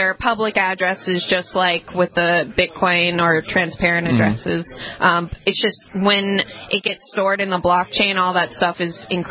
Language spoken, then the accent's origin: English; Massachusetts, United States; also born or lived in Nashua; I grew up in Massachusetts, so